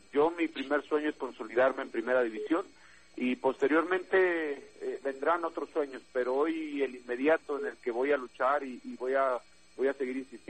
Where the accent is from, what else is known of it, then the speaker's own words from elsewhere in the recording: Estación Almoloya, Oaxaca, Mexico; yo soy de Estación Almoloya, Oaxaca, un poblado cerca de Matías Romero, y ahí mis abuelos, mis tíos hablan zapoteco